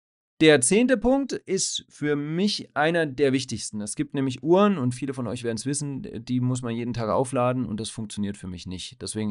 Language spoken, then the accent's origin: German; Swabia, Germany; accent: Swabian; aber es liegt wohl am Schwäbischen. Ich habe doch ein bisschen Dialekt.